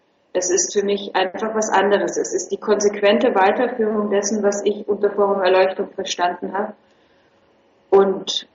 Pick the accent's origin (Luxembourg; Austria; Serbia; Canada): Austria; Vienna; now in Berlin, Germany; Ich bin aus Wien, ja.